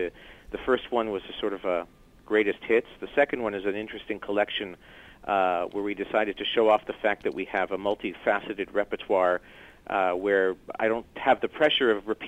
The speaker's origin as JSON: {"language": "English", "town": "West Hartford", "region": "Connecticut", "country": "United States", "tie": "born or raised there", "also_born_or_lived": "Providence, United States", "said": "I was born in Providence, Rhode Island, but grew up in West Hartford, Connecticut."}